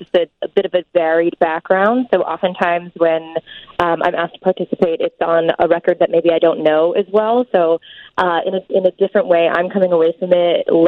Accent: New Jersey, United States; now in Chicago, United States; So I'm pretty new to Chicago. I moved here late 2018, but I grew up just outside of Manhattan. My parents are both from New York City, and I grew up in Jersey.

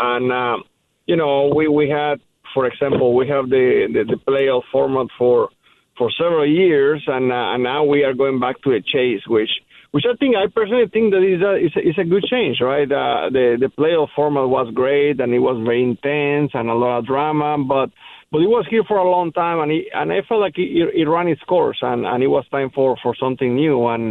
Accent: Mexico; being born and raised in Mexico, it's been a little bit different.

